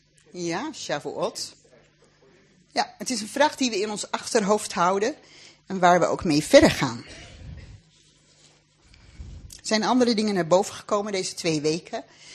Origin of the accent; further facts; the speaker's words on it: Netherlands; Want wij zijn Nederlander, het gebeurt op ons grondgebied, wij betalen belasting